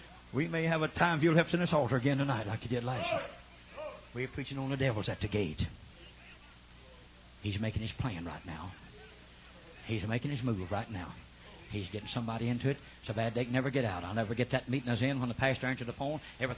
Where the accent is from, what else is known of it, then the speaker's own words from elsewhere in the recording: United States; I just well get political since I'm an American.